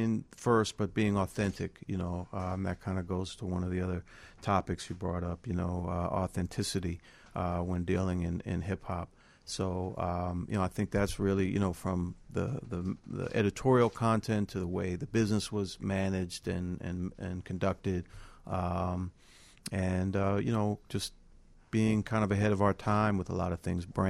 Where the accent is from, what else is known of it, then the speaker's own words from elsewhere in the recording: Washington, District of Columbia, United States; Well, you know, I grew up in Washington, D.C., and, you know, just kind of got into black music and black culture coming up, you know, in the city, going through the public school systems, stuff like that.